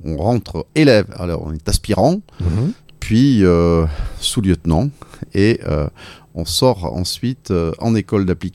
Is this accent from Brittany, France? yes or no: no; Marseille, Provence-Alpes-Côte d'Azur, France; la rivière de notre enfance, c'est toute mon enfance ici, à Marseille